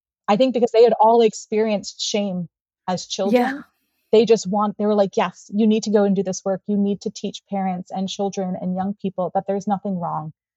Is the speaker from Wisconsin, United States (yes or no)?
no; New York, United States; No, I'm from New York.